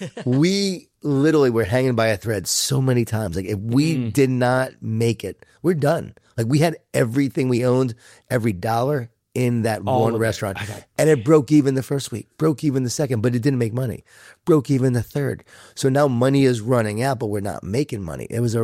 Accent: New York, United States; I'm from New York, Long Island, right? Jewish Italian family. A lot of food. A lot of guilt. A lot of wine.

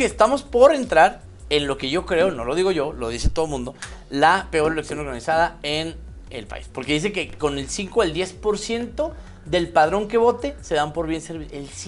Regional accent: Chihuahua, Mexico; yo soy de Chihuahua y por mí no hable, señora

